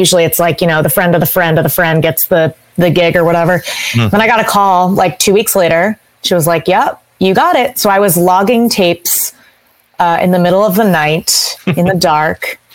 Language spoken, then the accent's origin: English; Delaware, United States; And after college, I moved home. I'm from Delaware